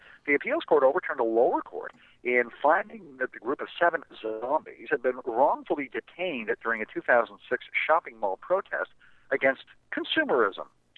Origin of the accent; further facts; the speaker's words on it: Missouri, United States; Some in my home state of Missouri call them Obama voters